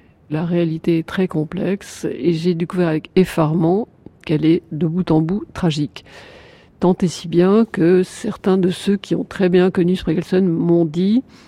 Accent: Paris, Île-de-France, France; Je suis parisienne.

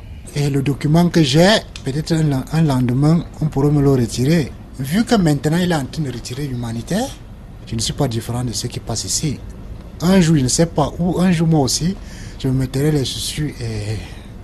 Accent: Cameroon; moved away as an adult; je suis Camerounais.

